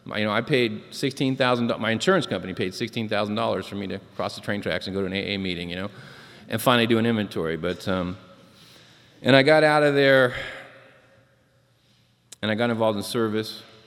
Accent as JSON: {"language": "English", "town": "San Diego", "region": "California", "country": "United States", "tie": "born or raised there", "said": "What I do know, I'm a child of the 60s. My mom was I grew up in San Diego."}